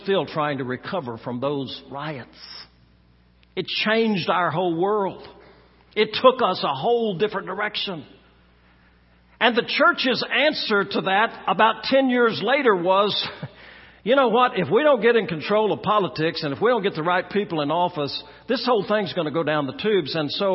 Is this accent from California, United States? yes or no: no; Oklahoma, United States; When I was a child, and I understand I grew up right here in Oklahoma in the Bible Belt